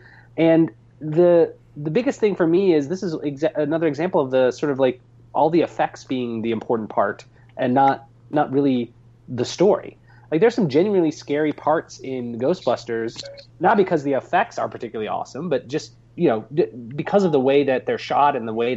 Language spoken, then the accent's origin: English; Midwest, United States; and I grew up in the Midwest.